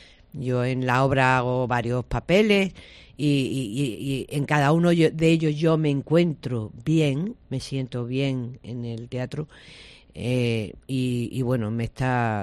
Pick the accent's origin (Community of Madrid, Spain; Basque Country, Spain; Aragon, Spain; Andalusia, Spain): Andalusia, Spain; La Nava; allí en la sierra de Huelva, en mi pueblo, que es La Nava.